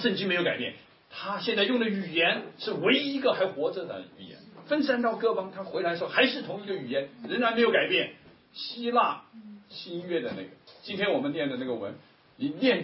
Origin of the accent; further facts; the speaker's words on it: China; 如果让我们中国人的话是不行啊